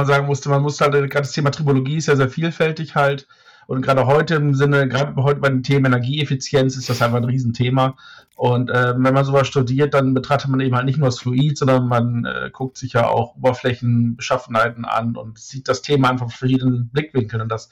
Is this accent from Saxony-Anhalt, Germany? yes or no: no; Bremen, Germany; born there; now in Saarland, Germany; also sitze im Saarland. Aber wie man schon hört, ich bin eigentlich ein gebürtiger Bremer, also ich bin eigentlich klassisches Nordlicht.